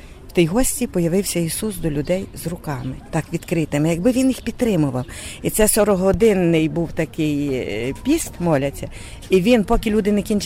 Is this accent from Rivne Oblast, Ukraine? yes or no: yes; Dubno, Rivne Oblast, Ukraine; Я народилася в Дубні. Я пам'ятаю цей костел, бо я, як була малесенькою, я тут охрещена.